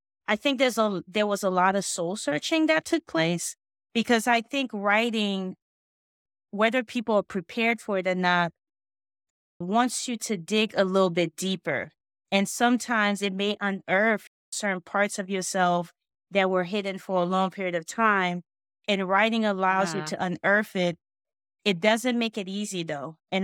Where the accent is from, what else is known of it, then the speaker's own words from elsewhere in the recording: Haiti; also born or lived in United States; I was born in the States, but I grew up in another country.